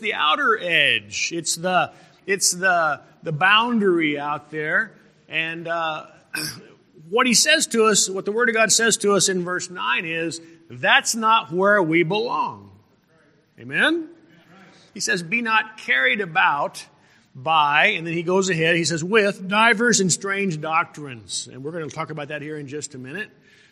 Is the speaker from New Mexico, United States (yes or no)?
yes; New Mexico, United States; I was born in 1957. I'll be 61 next month. And when I was growing up in New Mexico as a little boy, I lived out in the country.